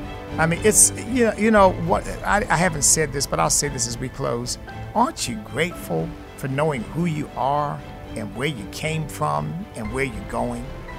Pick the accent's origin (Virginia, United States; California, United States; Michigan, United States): Virginia, United States; Andrew from Virginia, from my home state here.